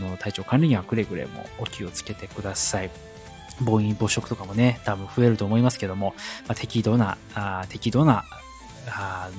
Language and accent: Japanese; Chiba, Japan; also born or lived in Fukushima / Tokyo / Saitama; 実は私育ちが千葉の方でして、生まれは福島なんですけども、まあ、その後育ちはほぼほぼ千葉で育っていってる形ですね。一人暮らしでちょっと東京に住んだ時もありますが、その後埼玉に行って、で、また埼玉から今回千葉に戻ってきたという形でございます。